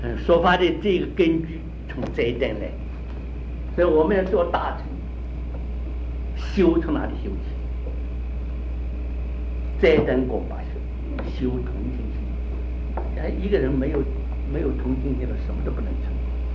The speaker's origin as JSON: {"language": "Chinese", "country": "China", "said": "我们中国人啊，传统的办法就讲伦理，推己及人啊，就是我们中国人这个地方的这一等"}